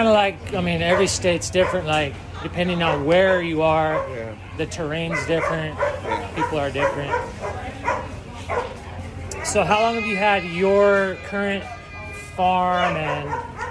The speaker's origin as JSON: {"language": "English", "town": "Salt Lake City", "region": "Utah", "country": "United States", "tie": "born or raised there", "said": "My hometown is Salt Lake City."}